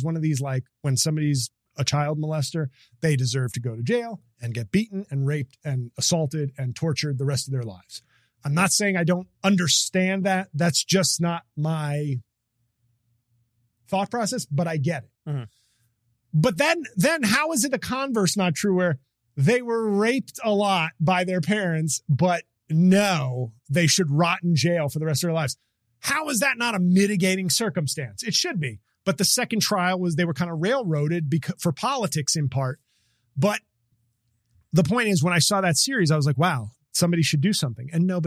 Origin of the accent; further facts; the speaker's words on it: United States; I don't watch him do Spanish stuff because I'm an American